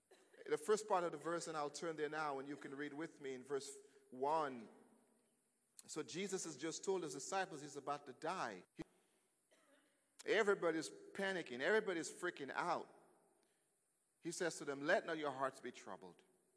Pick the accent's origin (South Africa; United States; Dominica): Dominica; You know, I grew up in the Caribbean, and we have a propensity to go on for quite a while.